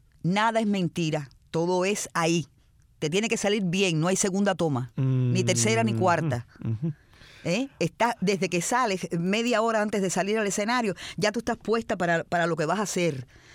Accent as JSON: {"language": "Spanish", "country": "Cuba", "moved": "as an adult", "lives_now": "Venezuela", "said": "Mi hija tenía 6 años cuando yo me fui de Cuba."}